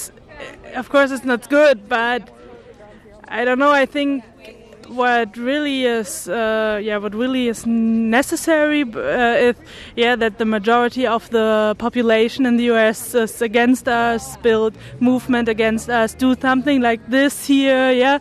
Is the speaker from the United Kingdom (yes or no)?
no; Hamburg, Germany; From Hamburg, from Germany.